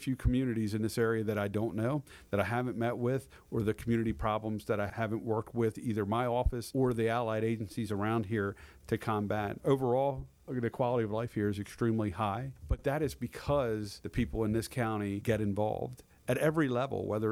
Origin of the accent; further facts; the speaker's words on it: Eldersburg, Maryland, United States; I grew up in Eldersburg, so I'm very familiar with that area.